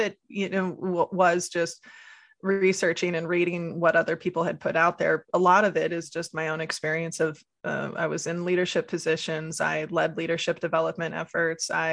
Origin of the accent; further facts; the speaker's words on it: Midwest, United States; You know, growing up in the Midwest, you know, something we talk about a lot is the whole Midwest nice